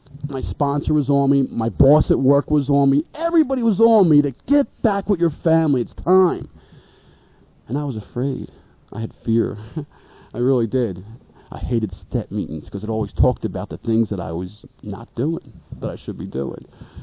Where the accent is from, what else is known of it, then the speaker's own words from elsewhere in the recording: Philadelphia, Pennsylvania, United States; well, I'm from Phil.